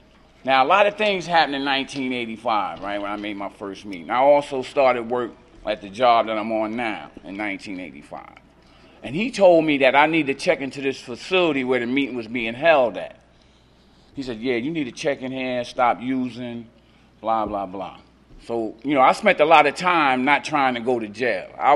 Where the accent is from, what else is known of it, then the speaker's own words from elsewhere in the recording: New York City, New York, United States; I was born and raised in New York City Housing Project.